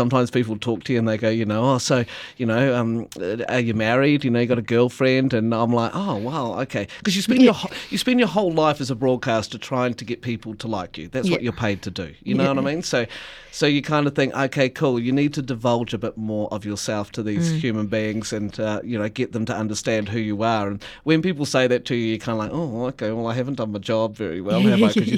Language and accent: English; Gore, Southland, New Zealand; here I am on stage in front of my hometown with thousands of people watching over a weekend